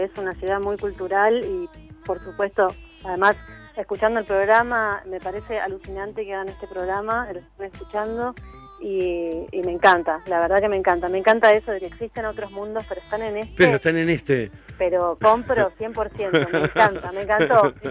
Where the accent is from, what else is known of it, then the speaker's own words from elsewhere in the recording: Florida, Buenos Aires Province, Argentina; also born or lived in Europe; now in Córdoba, Argentina; Hice el colegio en Florida, que es el conurbano, es ahí